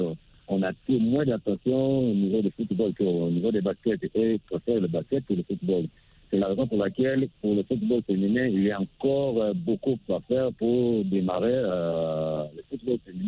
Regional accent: DR Congo; now in Angola; Oui, je suis originaire de la RDC, donc c'est un Congolais vivant en Angola.

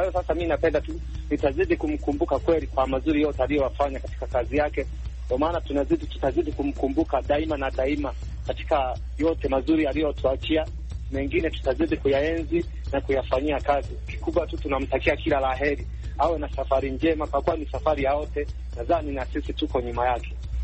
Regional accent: Kagongwa, Shinyanga, Tanzania; kijana mpole Tanzania, natokea maeneo ya Kagongwa kama Tanzania.

